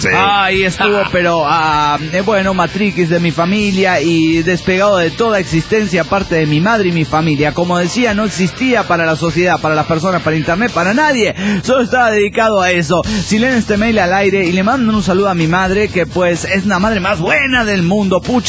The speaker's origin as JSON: {"language": "Spanish", "region": "Tucumán", "country": "Argentina", "said": "de Tucumán."}